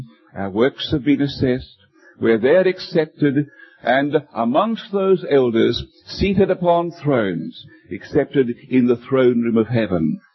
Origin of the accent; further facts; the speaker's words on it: Brisbane, Queensland, Australia; I come from Australia, from Brisbane in Queensland, Australia.